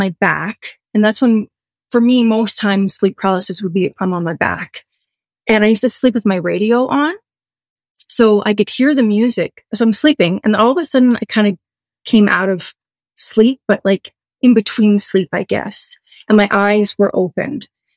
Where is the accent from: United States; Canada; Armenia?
Canada; East Coast; And I'm actually from the East Coast in Canada.